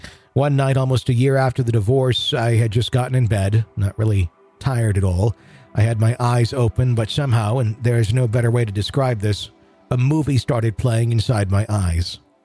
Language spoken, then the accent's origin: English; Sweden; English is a second language; I am born and raised in Sweden, so I apologize if my grammar is not on point. In Sweden, you're considered a weirdo if you believe in ghosts, UFOs, and other unexplained things.